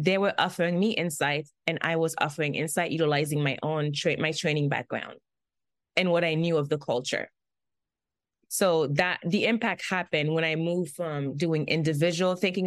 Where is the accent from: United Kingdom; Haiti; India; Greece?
Haiti; now in United States; while I am from Haiti, I also had been living in the U.S. for many years. So I was American in a lot of ways. And I embrace that. I embrace my American-ness.